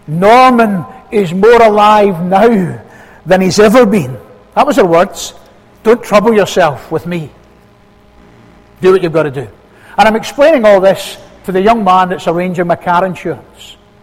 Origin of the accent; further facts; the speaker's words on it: Scotland, United Kingdom; Now, I'm a Scotsman.